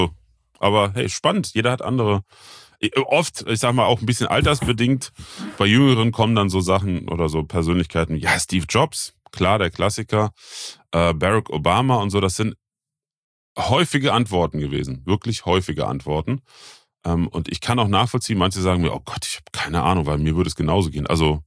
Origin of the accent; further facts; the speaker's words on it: Eifel, Germany; Aber ich merke einfach, das hier, die Eifel, ist meine Heimat.